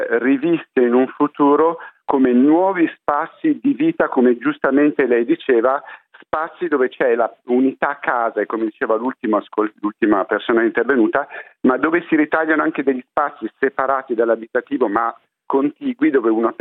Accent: Milan, Lombardy, Italy; io sono cresciuto a Milano e vivo invece in una città più piccola.

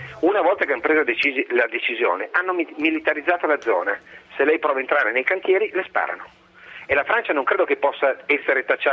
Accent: Piedmont, Italy; io sono cresciuto in Alta Val di Susa, adesso purtroppo non ci vivo più, però la frequento molto frequentemente.

